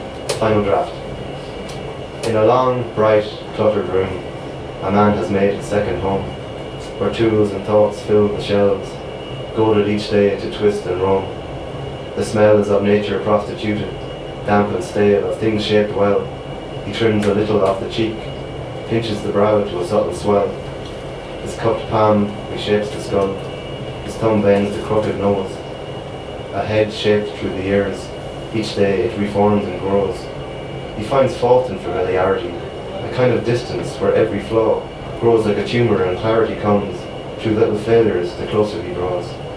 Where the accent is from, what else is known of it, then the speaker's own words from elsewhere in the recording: Sligo, Connacht, Ireland; I was a big fan of biology as well as English in like leaving cert class in Summer Hill College in Sligo.